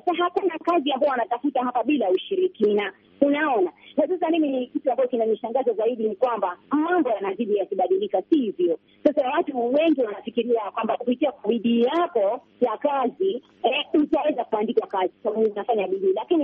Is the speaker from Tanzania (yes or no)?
no; Kenya; mimi unaona nimetoka Kenya.